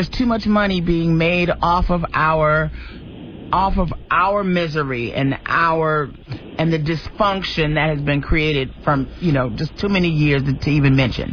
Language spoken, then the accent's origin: English; Detroit, Michigan, United States; I'm from Detroit. And, you know, all of our family's from Chicago.